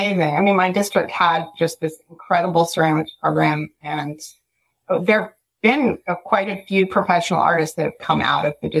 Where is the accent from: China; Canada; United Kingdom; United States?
United States; Lake Forest, California; I was raised in Lake Forest, California, which is like kind of near Laguna Beach.